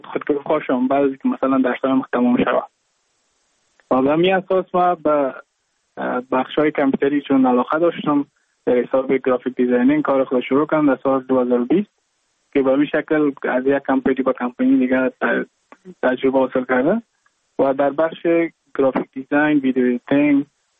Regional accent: Mazar-i-Sharif, Balkh, Afghanistan; moved away as an adult; now in India; از مزار شریف هستم، از قریه شیرآباد که از قریه دورافتاده مزار شریف بلخ میباشم، که ما در سال 2019 ماه جون به هندوستان آمدم

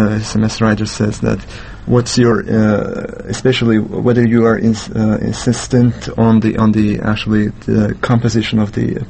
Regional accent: United States; Mən özüm Amerika Birləşmiş Ştatlarındanam

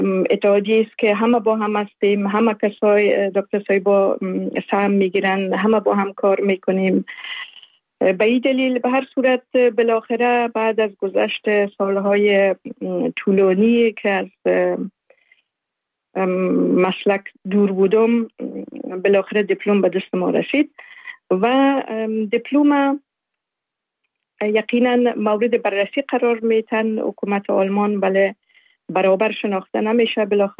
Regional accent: Afghanistan; born or raised there; also born or lived in Uruzgan / Zabul / Faryab / Kabul

